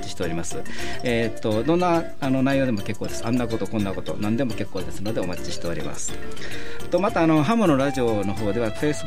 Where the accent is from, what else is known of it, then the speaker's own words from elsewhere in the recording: Osaka, Japan; 私も大阪ですけども